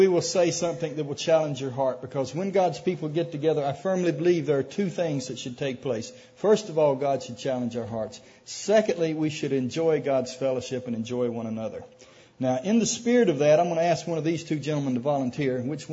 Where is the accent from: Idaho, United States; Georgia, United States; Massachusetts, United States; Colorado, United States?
Georgia, United States; Alma; But I am from Alma, and I just am excited to be here.